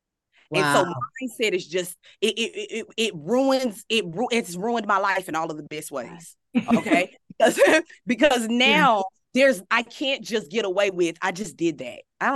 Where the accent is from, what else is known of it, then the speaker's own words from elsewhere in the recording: the South, United States; You know, I'm a country girl. Okay. I'm a Southerner. Every bit of me is Southern.